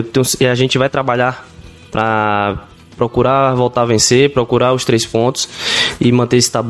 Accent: Northeast Region, Brazil; Eu sou do Nordeste

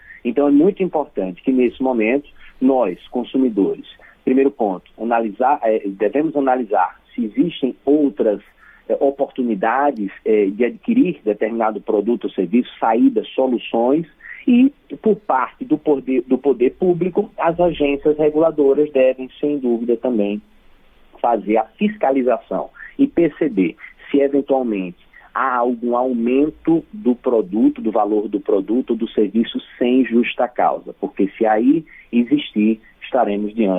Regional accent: Brazil; e agora eu falo como brasileiro, temos uma dependência em diversos produtos com relação a outros países.

